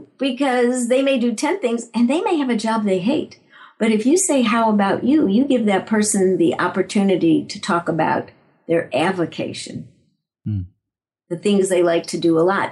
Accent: Chicago, Illinois, United States; By the way, I'm originally from Chicago.

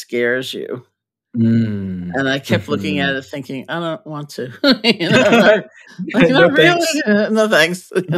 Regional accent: New York, United States; I grew up in New York, but it was when I was working on faith that a friend of mine offered me her apartment

